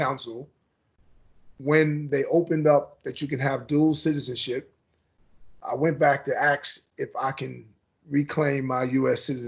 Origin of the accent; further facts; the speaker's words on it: Australia; now in United States; As an Australian, no one sort of says you really a fair dinky die Australian.